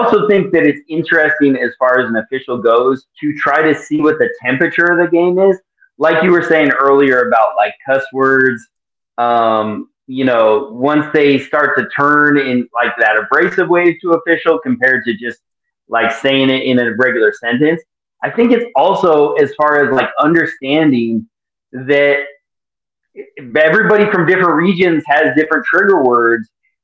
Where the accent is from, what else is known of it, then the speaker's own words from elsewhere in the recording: Colorado, United States; also born or lived in California; now in Ohio, United States; I've lived all over the country. I was born and raised in Colorado. I lived in California for, like, almost 10 years. Now I'm in Ohio.